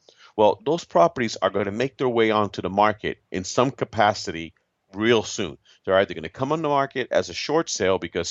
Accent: Florida, United States; Again, in my home state, Florida, we're a judicial state.

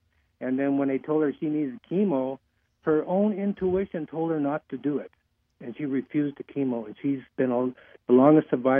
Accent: Seattle, Washington, United States; It happened in Seattle, Washington. I'm from Seattle.

